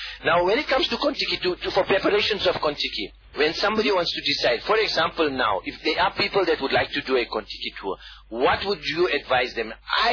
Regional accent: Benoni, Gauteng, South Africa; He used to be, because I'm from Benoni, and he used to be daily in our house.

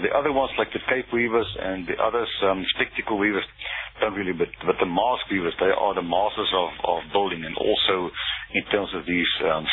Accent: South Africa; And being a South African, I'm very staunchly supporting our own indigenous flora.

